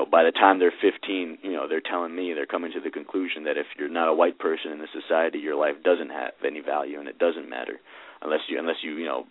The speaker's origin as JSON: {"language": "English", "town": "Bronx", "region": "New York", "country": "United States", "tie": "born or raised there", "said": "You know, I grew up in the Bronx."}